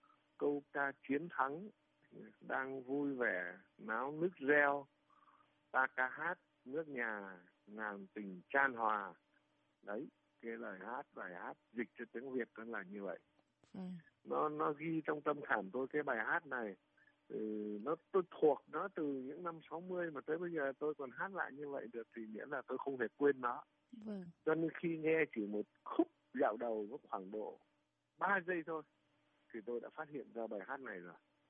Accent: Guilin, Guangxi, China; Tôi học tập và lớn lên ở Quế Lâm, Trung Quốc.

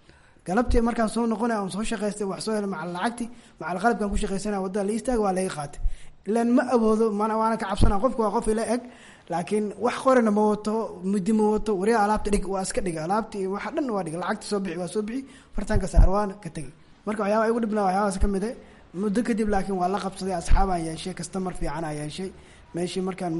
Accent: Baidoa, South West State, Somalia; born there; waxaan ku dhashay Baydhabo, waxaan imid Muqdisho 1995.

